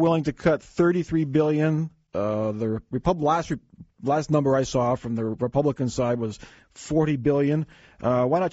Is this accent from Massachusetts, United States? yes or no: yes; Massachusetts, United States; Massachusetts. Taxachusetts is where you were.